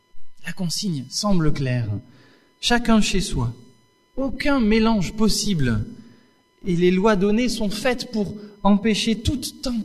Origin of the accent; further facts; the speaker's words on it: France; en tant que bon français que je suis